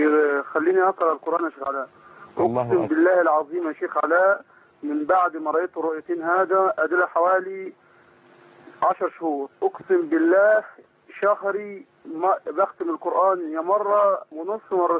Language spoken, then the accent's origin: Arabic; Egypt; now in Libya; انا مصري بس بشتغل في ليبيا